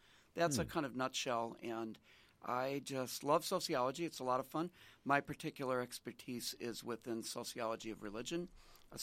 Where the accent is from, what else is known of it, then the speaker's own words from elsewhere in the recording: Marshfield, Wisconsin, United States; back in my hometown in Marshfield, Wisconsin